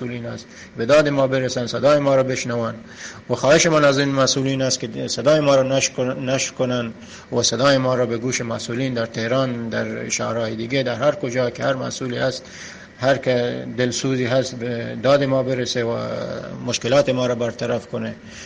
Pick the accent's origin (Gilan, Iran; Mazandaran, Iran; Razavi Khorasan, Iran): Mazandaran, Iran; ما هم ایرانی هستیم، اهل همین ایران هستیم، اهل مازندران هستیم